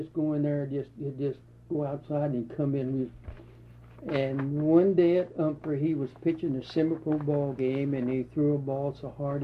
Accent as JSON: {"language": "English", "town": "Altus", "region": "Oklahoma", "country": "United States", "tie": "born there", "said": "And so my hometown, Aldous, that's where I was born."}